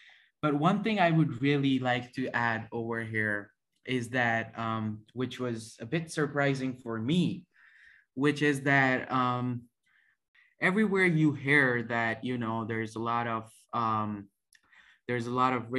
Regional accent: Balochistan, Pakistan; I'm from Balochistan, Pakistan.

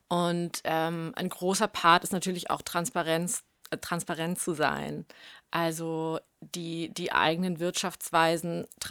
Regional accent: Düsseldorf, North Rhine-Westphalia, Germany; Also ich komme ja wie gesagt aus Düsseldorf, das ist 20 Minuten von Lützerath, damals Lützerath entfernt.

